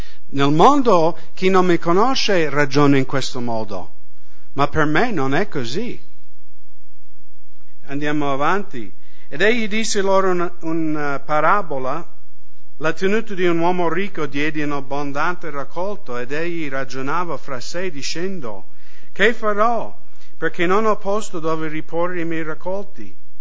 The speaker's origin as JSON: {"language": "Italian", "country": "United States", "said": "noi viviamo in Europa occidentale, io vengo dagli Stati Uniti"}